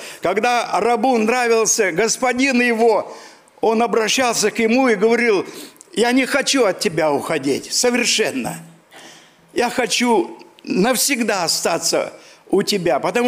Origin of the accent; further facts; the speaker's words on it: Siberia, Russia; Я говорю, я с Сибири.